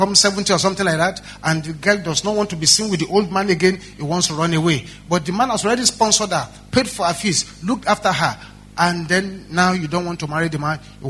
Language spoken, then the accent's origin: English; Nigeria; I said, I'm a Nigerian.